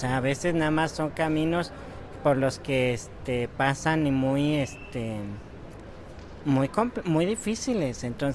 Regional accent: Ilamatlán, Veracruz, Mexico; Venimos del municipio de Ilamatlán, de la localidad de Huistipán

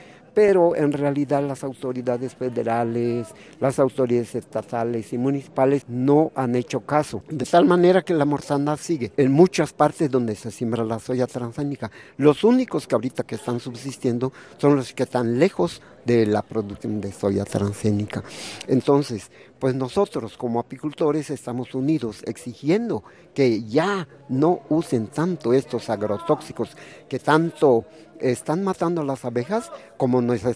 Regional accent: Campeche, Mexico; Mire, yo nací en Campeche. Nací en Campeche y he vivido en Campeche toda mi vida.

